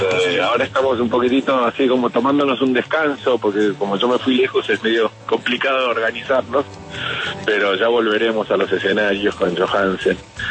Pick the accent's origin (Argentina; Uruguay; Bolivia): Argentina; Porque soy argentino y hablamos sin saber de las cosas con mucho entusiasmo.